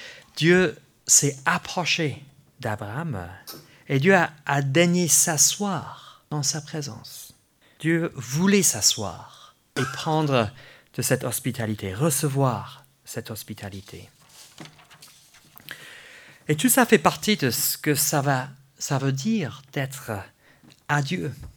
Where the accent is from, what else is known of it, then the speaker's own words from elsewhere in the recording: England, United Kingdom; French is a second language; Peut-être parce que je suis anglais à la base, donc je suis pas... Tout m'étonne.